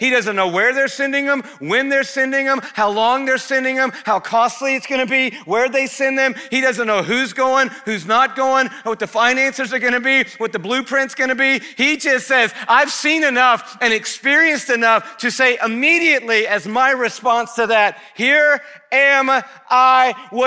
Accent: Atlanta, Georgia, United States; My life was so changed when I went to Texas to go to grad school after growing up in Atlanta. And you know how much I love growing up here.

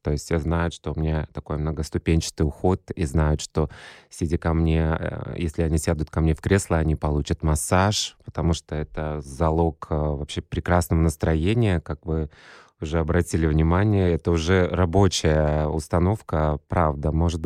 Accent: Kazakhstan; born there; Я родился в Казахстане, в Республике Казахстан.

